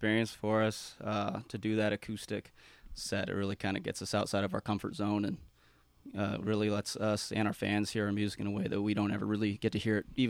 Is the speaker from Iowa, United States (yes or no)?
no; Lake Havasu City, Arizona, United States; I'm actually the only one that's from Arizona, and I'm actually even from Lake Havasu.